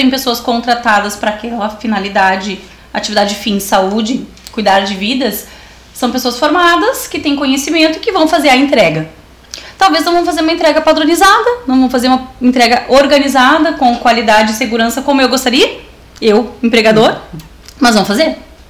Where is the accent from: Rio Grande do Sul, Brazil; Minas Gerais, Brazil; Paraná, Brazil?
Rio Grande do Sul, Brazil; Capão da Canoa; now in Sapiranga, Brazil; porque eu sou natural de Capão da Canoa